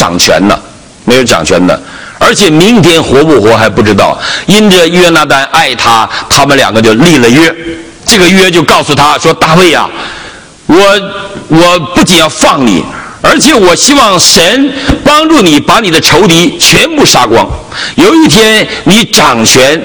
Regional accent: China; 我们好像我们中国人起名都不会这样起

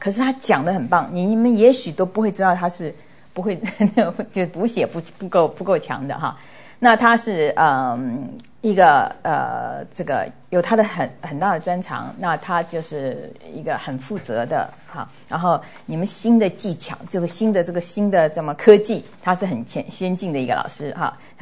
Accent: China

